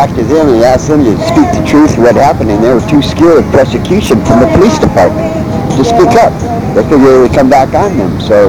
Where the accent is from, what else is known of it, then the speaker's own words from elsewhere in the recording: California, United States; recommending to the court that I stay out Pacific Garden Mall for the rest of my life. And this is my hometown.